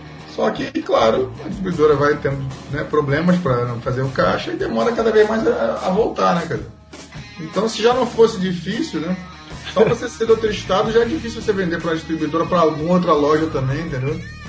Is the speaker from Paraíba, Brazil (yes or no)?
no; Rio de Janeiro, Brazil; Porque, na verdade, eu sou carioca, né? É, sou de Campo Grande, né? Não no Mato Grosso do Sul, mas no Campo Grande, subúrbio do Rio, né?